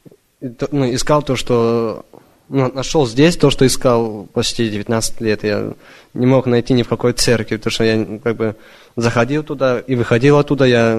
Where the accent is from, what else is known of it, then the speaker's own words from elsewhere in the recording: Portland, United States; я из Портленда.